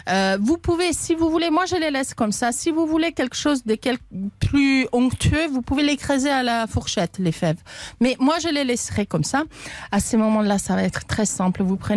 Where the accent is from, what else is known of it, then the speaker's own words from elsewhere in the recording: Italy; Alors, bien sûr, je suis italienne, je mets du parmesan